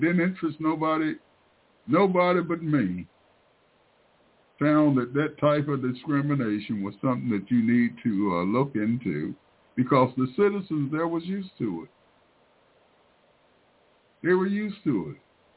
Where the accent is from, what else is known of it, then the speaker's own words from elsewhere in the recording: Delaware, United States; But I'm from Delaware, and I'm from that rural area. I know all about Sussex County, Delaware, and it's worse today than it was when I was a kid.